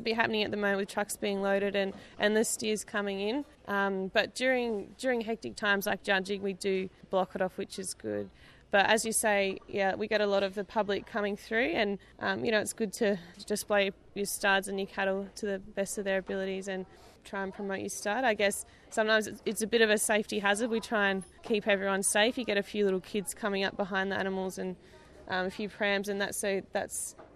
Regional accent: Victor Harbor, South Australia, Australia; I'm from Victor Harbour.

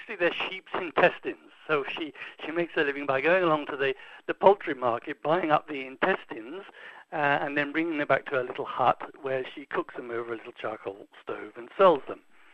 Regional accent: England, United Kingdom; And you might ask, why would I do this as an Englishman?

